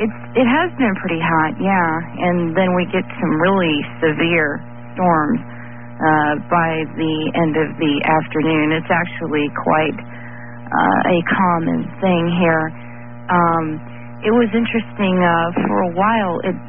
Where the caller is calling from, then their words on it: Orlando, Florida, United States; from Orlando. Glad to have gotten through to you.